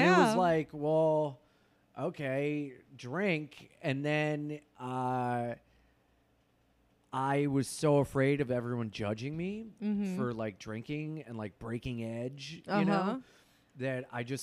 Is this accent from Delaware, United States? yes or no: yes; Delaware, United States; Delaware. I don't know if you could tell or not by me trying to fight my stepdad when I was 12.